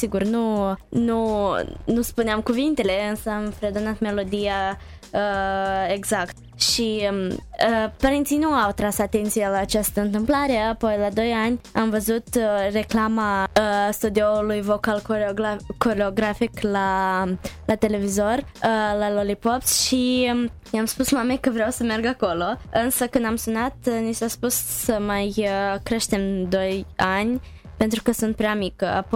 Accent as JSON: {"language": "Romanian", "region": "Chișinău", "country": "Moldova", "tie": "born there", "said": "am 12 ani și m-am născut în Chișinău, Moldova."}